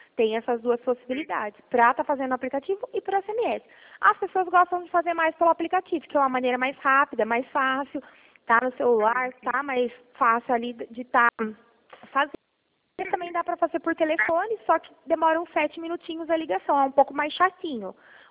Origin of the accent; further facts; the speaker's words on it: Mogi Guaçu, São Paulo, Brazil; eu sou de Mogi Guaçu.